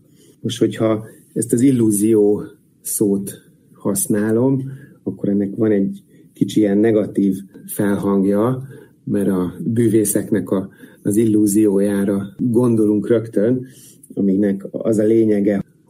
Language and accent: Hungarian; Budapest, Hungary; Mi mindketten budapestiek vagyunk